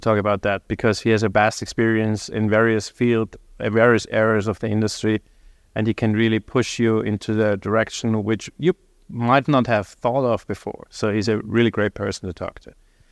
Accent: Austria; English is a second language; Philip here is another one of our first-time attendees of Sharkfest, this time from Austria, my home country.

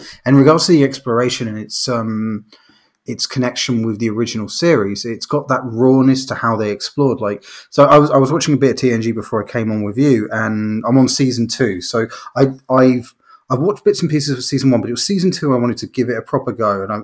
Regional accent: England, United Kingdom; What I had was, because we're from England, people from England will know this.

